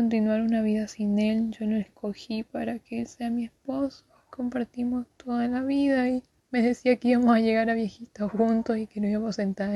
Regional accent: Monte Carlo, Misiones, Argentina; yo soy de Monte Carlo

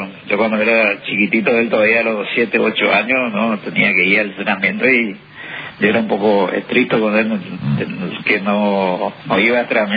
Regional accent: Villarrica, Guairá, Paraguay; born there; Sí. Nací en Villarrica.

